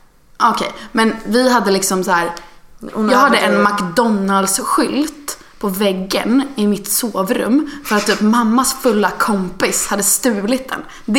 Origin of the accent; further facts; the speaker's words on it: Kungsbacka, Halland County, Sweden; Jag är från Kungsbacka som är en jätterik kommun. Men vi bodde på Rosengatan, vilket är så här, den smutsigaste gatan i Kungsbacka.